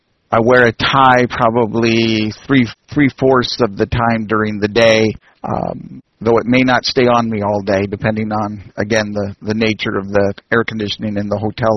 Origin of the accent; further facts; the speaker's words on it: Boston, Massachusetts, United States; if you are a northerner and pale white like I am from Boston